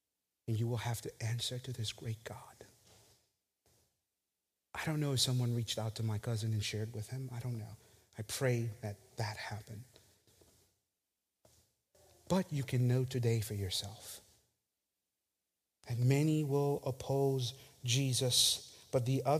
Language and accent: English; St. Lucia; We grew up together in St. Lucia.